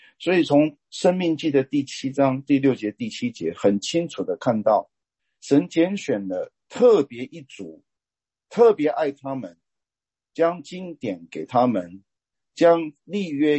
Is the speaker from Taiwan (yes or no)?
yes; Taiwan; 我从台湾来的，我那个时代呢